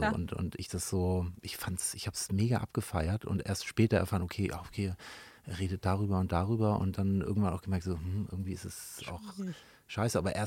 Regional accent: Hamburg, Germany; Ich habe da immer noch so als Hamburger Hip-Hopper quasi

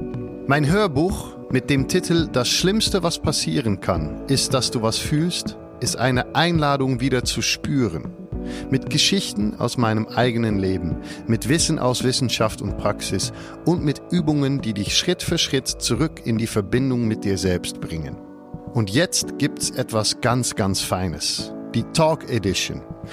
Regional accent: Netherlands; Ich bin Holländer

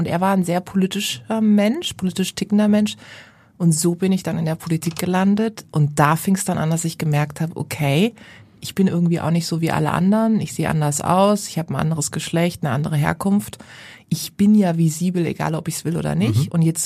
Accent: Karlsruhe, Baden-Württemberg, Germany; Im wunderschönen Karlsruhe, in meiner Heimatstadt.

